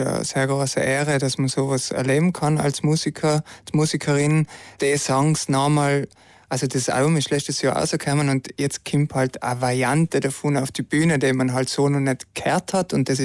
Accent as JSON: {"language": "German", "town": "Brixen", "region": "Trentino-Alto Adige", "country": "Italy", "tie": "born or raised there", "said": "Ich bin in Brixen aufgewachsen und die Brixener Bürgerkapelle war ein großer Teil in meinem Leben."}